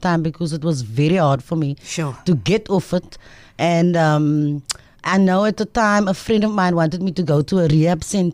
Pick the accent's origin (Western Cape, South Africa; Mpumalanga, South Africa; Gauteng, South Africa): Western Cape, South Africa; Mitchell's Plain; You know, I'm from Mitchell's Plain, and my mother is one of those people